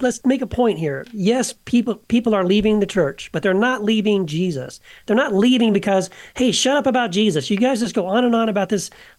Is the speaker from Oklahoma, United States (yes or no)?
no; Tennessee, United States; born there; By the way, I was born in Tennessee, so this is especially painful for me to have to report this kind of stuff.